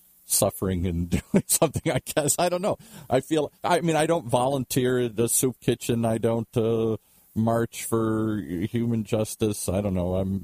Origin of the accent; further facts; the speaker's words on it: Midwest, United States; But I'm an Irishman. I'm Midwestern. I'm Catholic. All of those things come from my background here.